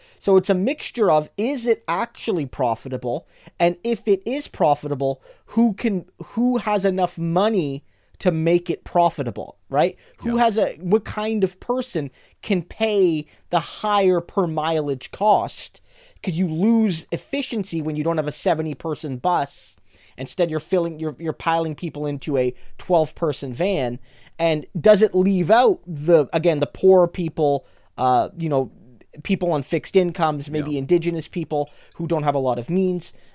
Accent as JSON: {"language": "English", "region": "the Maritimes", "country": "Canada", "tie": "born or raised there", "said": "Like when growing up in the Maritimes, when the Maritimes lost much of its bus service"}